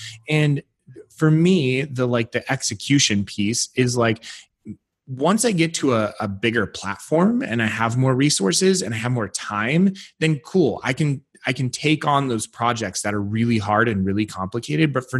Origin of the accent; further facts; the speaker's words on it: Tahoe, United States; I grew up in Tahoe. And so we would have these storms and they would just dump like 4 feet of snow in a few hours.